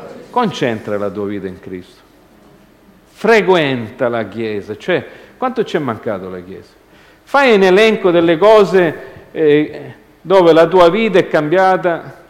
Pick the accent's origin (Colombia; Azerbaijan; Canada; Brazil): Canada; Io ho vissuto, io sono cresciuto in Canada. I miei genitori piangevano giorno e notte, tutti i giorni, per aver lasciato la propria terra.